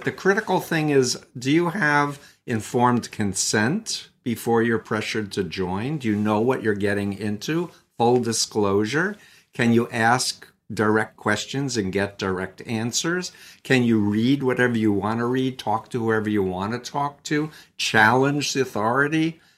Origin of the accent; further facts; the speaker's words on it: New York City, New York, United States; I was born in Flushing, Queens, New York. I actually grew up 1.3 miles from Donald Trump's childhood home in Jamaica Estates.